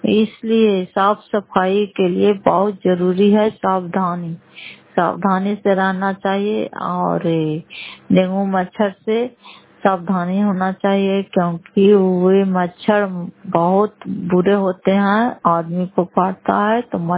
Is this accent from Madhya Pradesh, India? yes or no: no; Fatehpur, Bihar, India; घर फतेहपुर पंचायत मकौता जिला नालंदा के निवासी हूँ